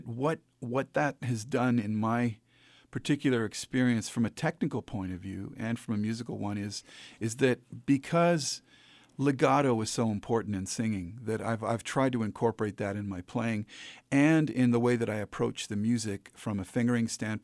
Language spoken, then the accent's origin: English; Oakville, Ontario, Canada; I grew up in Southern Ontario